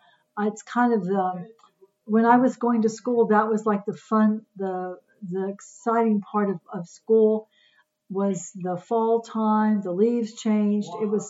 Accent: Houston, Texas, United States; I grew up in Houston, Texas.

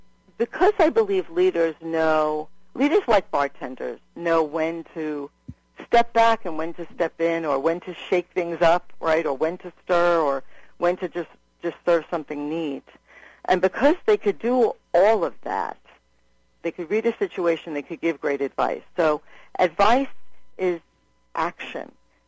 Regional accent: New York City, New York, United States; I grew up on the Lower East Side during a kind of tumultuous time

